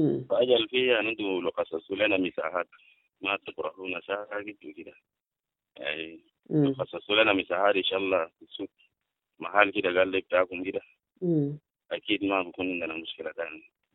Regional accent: South Sudan; بالرغم أنا إنسان جنوبي وكده أصل الناس بيقولوا لي أنا دارفوري

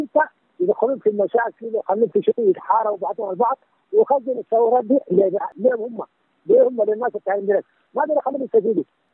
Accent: Khartoum, Sudan; أنا من الخرطوم هناك.

